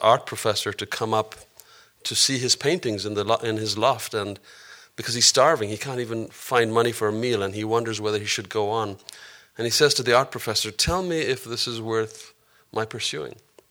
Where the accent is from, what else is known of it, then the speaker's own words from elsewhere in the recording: Ethiopia; I grew up in Africa. I grew up in Ethiopia.